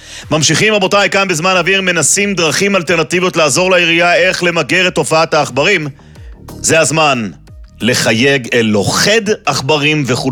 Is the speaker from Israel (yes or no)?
yes; Bnei Brak, Central District, Israel; שלום, שלום, אני מבני ברק, אתם כאן באזור?